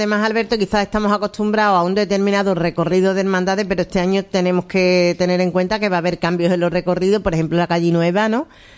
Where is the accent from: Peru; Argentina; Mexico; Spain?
Spain; Lebrija, Andalusia; sobre todo los que somos de Lebrija.